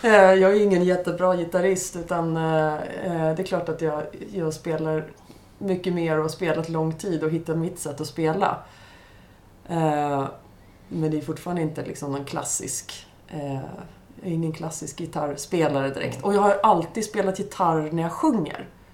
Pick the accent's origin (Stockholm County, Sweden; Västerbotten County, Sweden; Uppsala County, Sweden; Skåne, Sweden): Stockholm County, Sweden; Trollbäcken; jag växte upp i Trollbäcken, nära Leplan. Gick Fornudden, gick i Kumla och sen gick i Tyresö gymnasium.